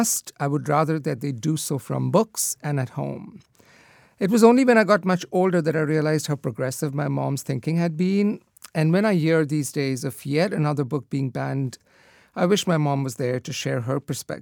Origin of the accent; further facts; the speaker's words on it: India; growing up in India